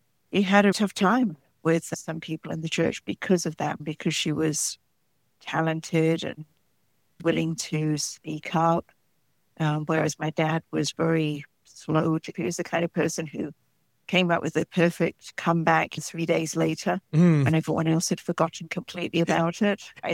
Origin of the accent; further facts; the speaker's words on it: United Kingdom; I'm obviously British.